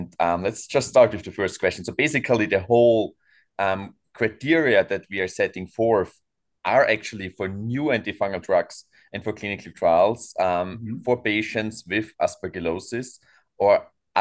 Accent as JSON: {"language": "English", "country": "Austria", "said": "I'm actually from Europe, from Austria"}